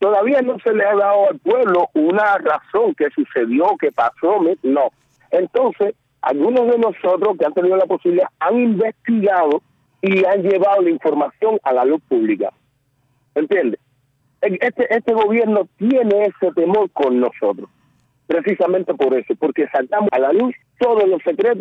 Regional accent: Cuba; Soy cubano y lo seguiré siendo hasta mi último respiro. Pero me identifico con mi pueblo. Yo soy de este pueblo, yo surgí de este pueblo.

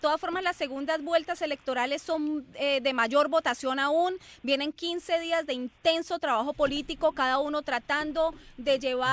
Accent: Colombia; moved away; Los que vivimos, los colombianos que vivimos en el exterior, no dejamos de ser colombianos, seguimos siendo colombianos

